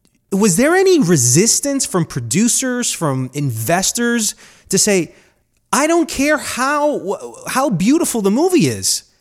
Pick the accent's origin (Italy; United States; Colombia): Colombia; they'll ask me, hey, where are you from? I said, I'm from Colombia.